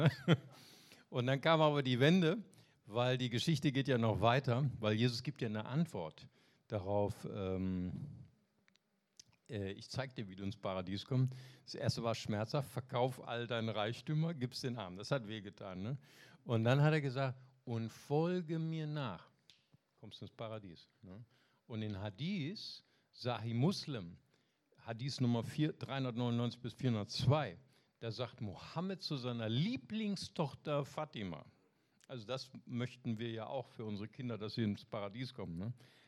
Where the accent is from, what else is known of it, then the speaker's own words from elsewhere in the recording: Bonn, North Rhine-Westphalia, Germany; Ich komme aus Bonn